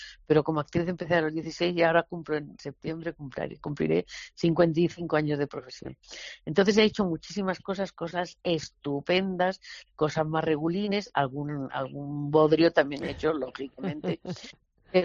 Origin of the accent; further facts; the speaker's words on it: Antequera, Andalusia, Spain; also born or lived in Torrox / Frigiliana; yo soy concretamente de Antequera, pero yo he estado durante casi 30 años de mi vida entre Torrox y Frigiliana, en el monte